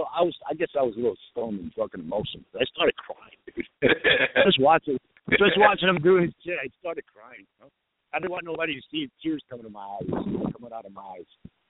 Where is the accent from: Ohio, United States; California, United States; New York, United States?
New York, United States; Bronx; And right down the street from us, we used to have block parties on the streets when we grew up in the Bronx.